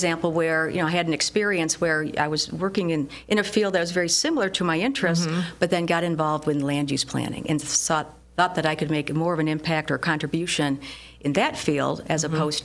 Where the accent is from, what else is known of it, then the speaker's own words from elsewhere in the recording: Bloomfield Township, Michigan, United States; But I grew up in Bloomfield Township.